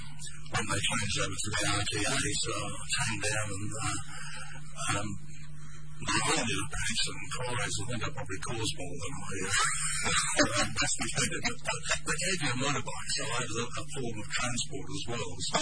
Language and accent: English; United Kingdom; moved away as an adult; Well, as you may have noticed from my accent, because I arrived here in 1972 from good old Blighty